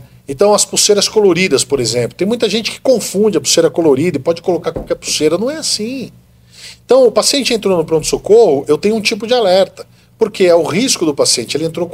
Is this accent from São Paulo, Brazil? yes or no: yes; São Paulo, Brazil; also born or lived in Campinas; Eu só nasci em Campinas. Minha mãe já me deu uma bica, eu já fui para São Paulo na mesma hora. Eu só nasci.